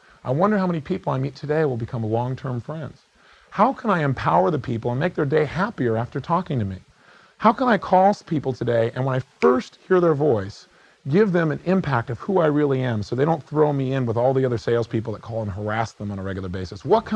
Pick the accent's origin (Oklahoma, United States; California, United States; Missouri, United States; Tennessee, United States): California, United States; I mean, after all, I'm from California.